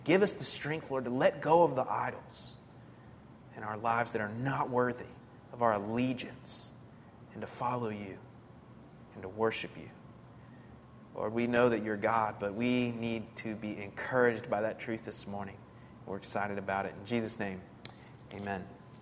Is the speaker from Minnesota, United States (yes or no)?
no; Florida, United States; Because I'm from Florida, and a lake's, like, you know, really small.